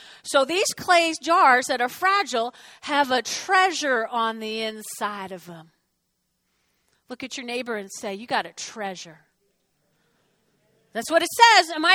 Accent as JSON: {"language": "English", "region": "New Jersey", "country": "United States", "said": "Because I'm from New Jersey."}